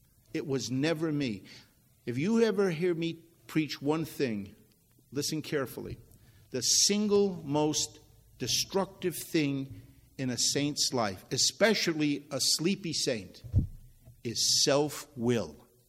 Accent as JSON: {"language": "English", "country": "Ireland", "said": "You know I'm an Irishman, Lord, and I get a little thick-headed."}